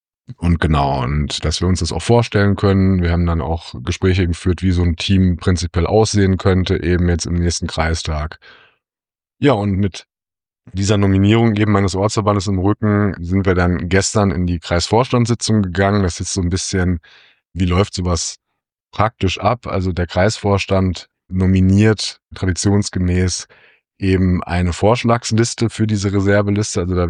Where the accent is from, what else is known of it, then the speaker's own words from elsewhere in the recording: Pont, North Rhine-Westphalia, Germany; Da ist eben neben meinem Heimatort Pont auch Hartefeld, Fernum, Lüllingen und Wahlbeck dabei.